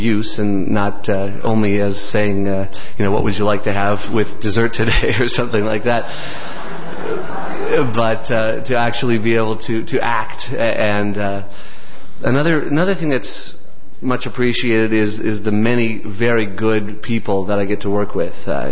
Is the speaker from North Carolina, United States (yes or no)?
no; Boulder, Colorado, United States; born there; I was born in Boulder, Colorado, and I learned to read at the age of four.